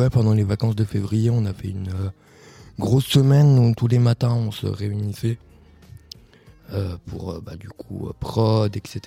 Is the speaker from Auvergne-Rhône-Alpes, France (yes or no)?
yes; Saint-Julien-Molin-Molette, Auvergne-Rhône-Alpes, France; now in Saint-Étienne, France; J'ai 17 ans, bientôt 18 ans en juillet. Je vis à Saint-Étienne depuis 2 ans.